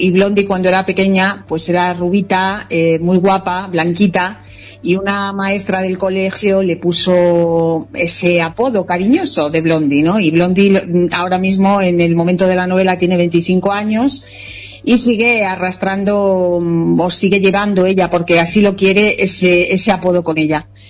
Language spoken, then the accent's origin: Spanish; Salamanca, Castile and León, Spain; Y es mi ciudad natal, es la ciudad en la que vivo